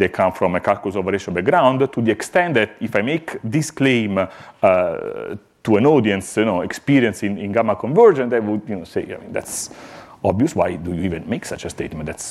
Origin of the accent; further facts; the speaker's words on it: France; English is a second language; moved away; So I'm be missing from France in more than 10 years, so I stick to English, and I apologize for that.